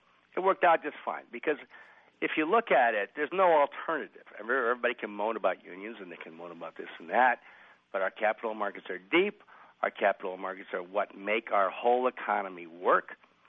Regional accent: Wisconsin, United States; I'm from Wisconsin, but I would tend to differ a little bit.

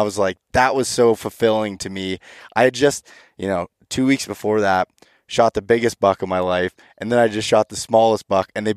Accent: Pennsylvania, United States; like, in my home state of Pennsylvania, I use trail cameras a lot.

